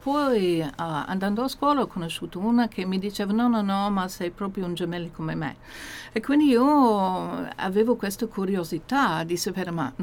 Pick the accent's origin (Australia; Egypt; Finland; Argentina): Australia; Sydney, New South Wales; Italian is a second language; moved away; Io in origine sono australiana, vengo da Sydney, ma mi mancano tanti anni da Sydney.